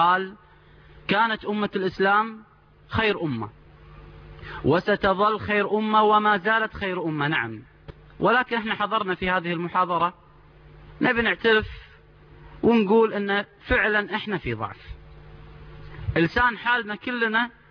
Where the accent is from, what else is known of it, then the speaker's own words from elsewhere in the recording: Kuwait; أفتخر بأني أنا كويتي